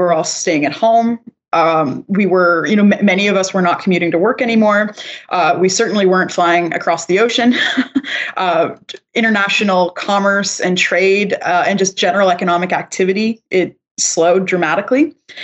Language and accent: English; Canada; I'm also a Canadian and I'm a consumer and I'm a grocery shopper.